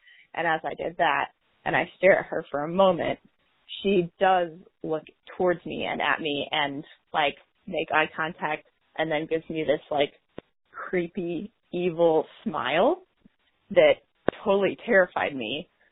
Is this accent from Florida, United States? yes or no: no; St. Louis, Missouri, United States; I am from St. Louis area, Jefferson County area specifically.